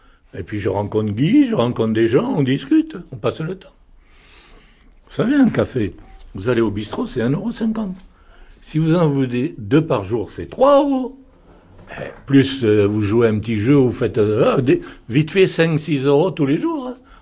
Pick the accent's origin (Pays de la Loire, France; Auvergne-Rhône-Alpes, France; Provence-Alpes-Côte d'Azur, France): Provence-Alpes-Côte d'Azur, France; Marseille; Moi, je suis marseillais. Je suis marseillais, j'ai atterri ici parce que j'étais militaire.